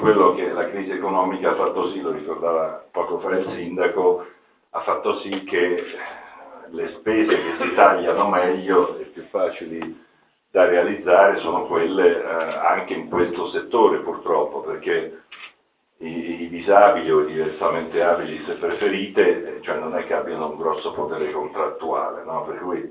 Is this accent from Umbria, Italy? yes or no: yes; Umbria, Italy; io sono umbro, per cui sono confinante